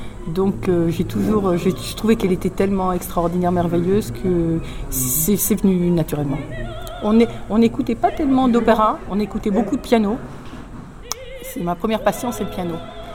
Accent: Nancy, Grand Est, France; Et j'ai commencé à Nancy, dans ma ville natale.

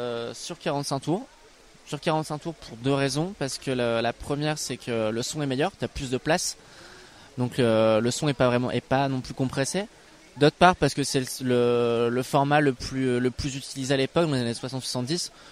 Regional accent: Lille, Hauts-de-France, France; Alors, donc moi, je suis de Lille

